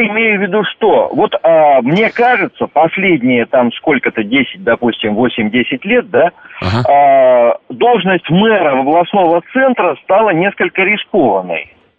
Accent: Tomsk, Tomsk Oblast, Russia; Вот простой пример в Томске, да, например, это мой родной город

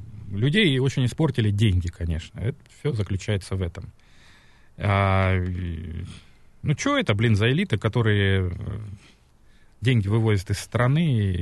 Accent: Murmansk Oblast, Russia; born there; Я, между прочим, родился в Мурманской области.

